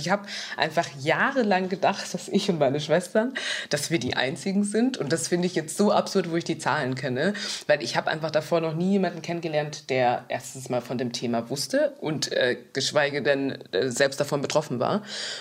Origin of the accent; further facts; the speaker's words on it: Munich, Bavaria, Germany; weil ich komme aus München und nicht aus Düsseldorf.